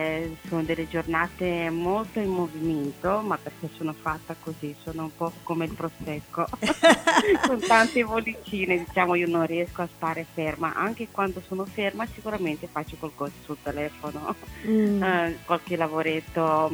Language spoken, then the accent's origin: Italian; Moldova; Italian is a second language; now in Italy; Io in realtà sono moldava, ma penso che si sente l'accento poco, quest'anno sono diventata cittadina italiana e sono orgogliosa.